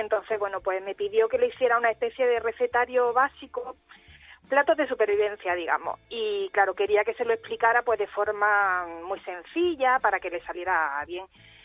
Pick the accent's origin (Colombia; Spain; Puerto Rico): Spain; Jaén, Andalusia; yo además, como buena jiennense jaenera, lo defiendo, porque creo que en Jaén, bueno, en otros sitios también, pero se elabora el mejor aceite de oliva virgen extra del mundo